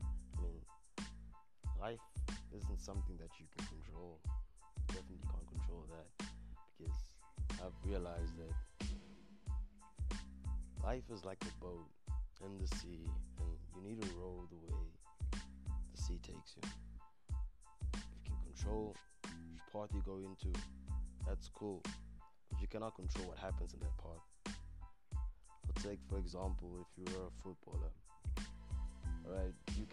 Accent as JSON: {"language": "English", "country": "South Africa", "said": "I'm from South Africa."}